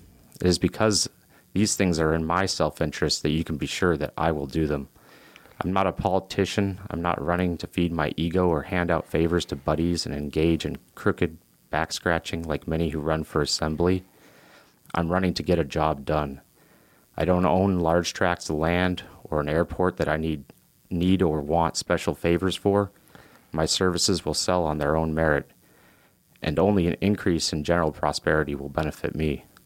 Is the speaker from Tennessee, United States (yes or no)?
no; Palmer, Alaska, United States; I was born here in Palmer and graduated from Colony High School.